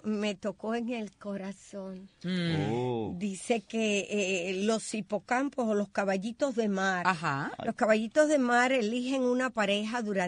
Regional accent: Cuba; moved away; hasta que me fui de Cuba

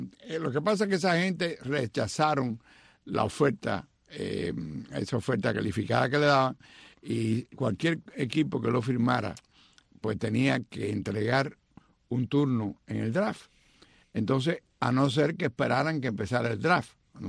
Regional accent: Cuba; en Cuba lo que éramos habanistas

